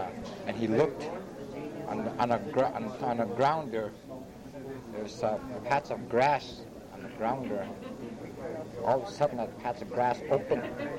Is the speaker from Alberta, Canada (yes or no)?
yes; Fort Chipewyan, Alberta, Canada; just a couple of boys talking from my hometown, Fort Chipewyan